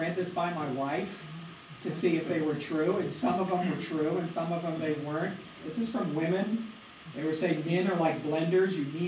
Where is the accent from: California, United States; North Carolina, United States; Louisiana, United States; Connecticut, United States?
California, United States; Lakewood; He's from Santa Ana, I'm from Lakewood, so we drove up from there.